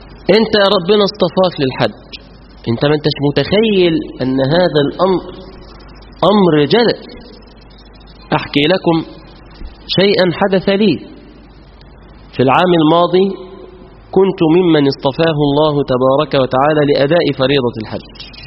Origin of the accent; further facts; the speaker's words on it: Mansoura, Dakahlia, Egypt; يعني عندنا في المنصورة بيتردوا عن الصحابة يعني.